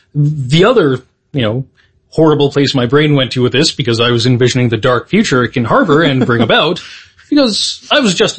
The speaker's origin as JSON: {"language": "English", "region": "England", "country": "United Kingdom", "said": "I am English."}